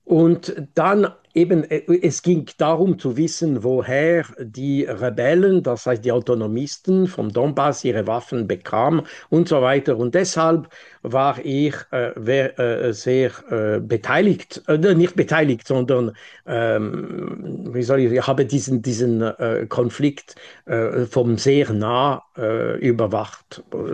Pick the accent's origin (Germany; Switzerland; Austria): Switzerland; Ich bin kein Russe, ich bin kein Ukrainer, ich bin Schweizer.